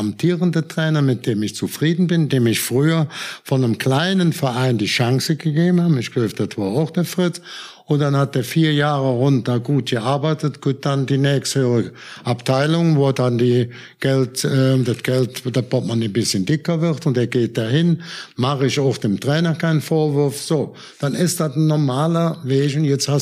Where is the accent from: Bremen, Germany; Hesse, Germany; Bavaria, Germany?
Bremen, Germany; Das sage ich dir jetzt als Bremer